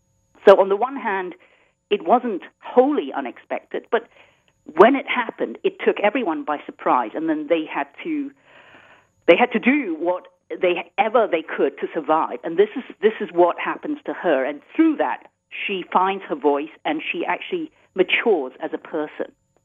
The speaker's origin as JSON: {"language": "English", "town": "Ipoh", "region": "Perak", "country": "Malaysia", "tie": "born or raised there", "said": "Ipoh, my hometown, which is where the story is set, is a beautiful town surrounded by limestone hills."}